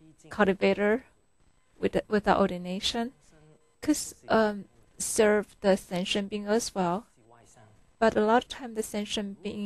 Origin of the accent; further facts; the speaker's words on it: Hong Kong; When I was growing up in Hong Kong, I was sent to my parents to a Buddhist school